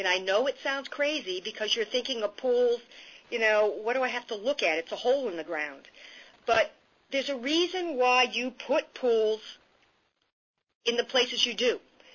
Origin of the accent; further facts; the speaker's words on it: New Hampshire, United States; Where I grew up in New Hampshire, we had neighborhood pools that the city offered.